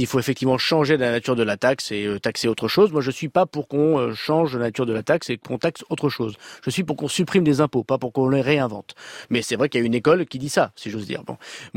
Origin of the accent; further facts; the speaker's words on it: Hauts-de-France, France; le proverbe que j'ai chez moi dans le Nord fonctionne.